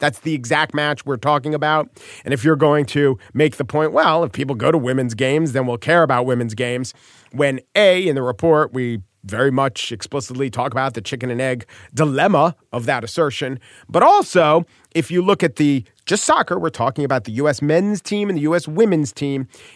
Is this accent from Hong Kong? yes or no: no; New York, United States; I know we're both from the New York area